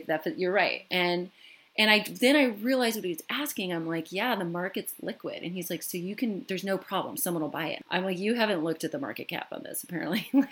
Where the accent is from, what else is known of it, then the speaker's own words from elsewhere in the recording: Michigan, United States; let's say where I grew up in Michigan